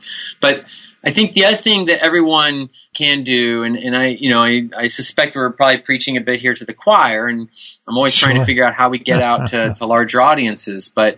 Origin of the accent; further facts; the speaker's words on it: Illinois, United States; I think back right. to my days growing up in Illinois, and, you know, I grew up in the country of downstate Illinois